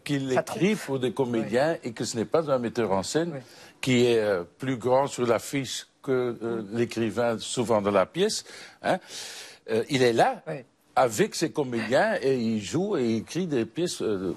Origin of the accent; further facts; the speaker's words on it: Flanders, Belgium; French is a second language; les comédiens de la Wallonie jouent pas chez nous en Flandre et vice-versa.